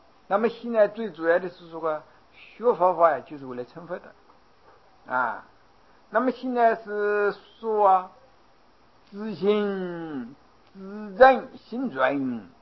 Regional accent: China; 我们中国人也还是有话嘛，新年无事哦，当着49年之非也。

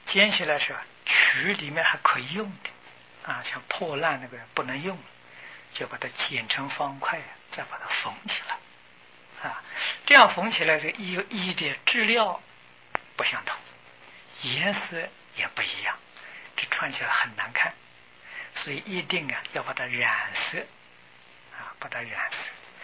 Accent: China; also born or lived in Japan; 因为从前小时候在大陆啊，没有注意这些事情啊

